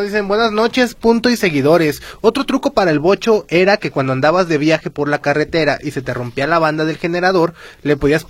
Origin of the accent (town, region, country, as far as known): Guadalajara, Jalisco, Mexico